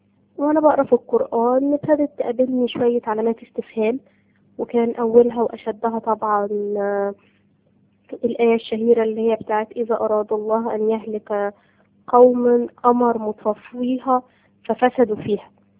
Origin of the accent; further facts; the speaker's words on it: Egypt; انا الخلفيه بتاعتي طبعا اسره مسلمه، وواضح طبعا من اللهجه ان احنا مصريين. الاسره بتاعتي ما كانتش متدينه قوي،